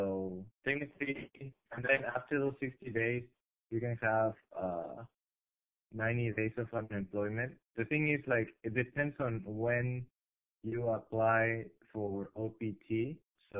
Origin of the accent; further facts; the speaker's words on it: Lima, Peru; English is a second language; moved away as an adult; I'm from Peru, so I was born in Lima, but all of my grandparents are Japanese.